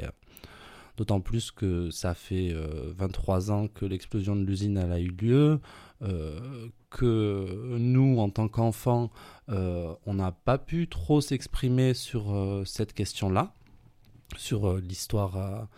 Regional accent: Toulouse, Occitanie, France; moi, j'ai grandi au Mirail

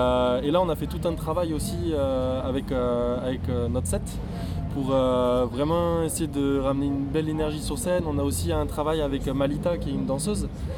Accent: Toulouse, Occitanie, France; Moi, c'est vrai que je suis toulousain

